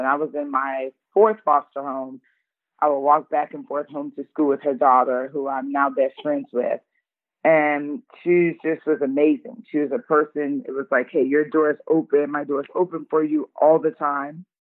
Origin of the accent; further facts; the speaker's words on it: St. Petersburg, Florida, United States; also born or lived in Clearwater; different foster homes in Pinellas County, and that's how I ended up in St. Petersburg, Florida, because I was born in Clearwater.